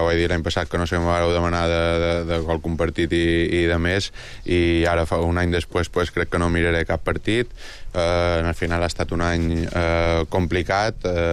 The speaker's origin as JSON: {"language": "Catalan", "region": "Balearic Islands", "country": "Spain", "said": "Com a mallorquí, mallorquinista, i per això estic superagraït"}